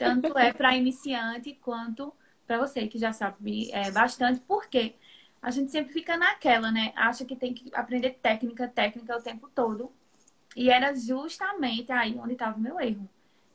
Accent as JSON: {"language": "Portuguese", "town": "Caruaru", "region": "Pernambuco", "country": "Brazil", "said": "Eu sou do interior de Pernambuco, Caruaru, fica mais ou menos a uns 150 quilômetros da capital Recife."}